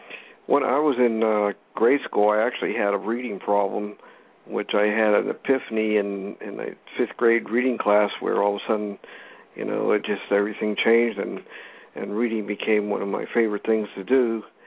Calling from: Pennsylvania, United States; Well, you already told him I'm calling from Pennsylvania.

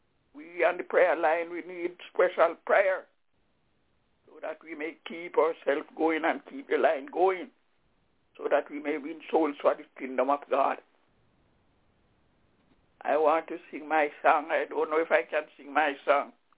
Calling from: Albany, New York, United States; Hello, everybody. … I'm calling from Albany in New York.

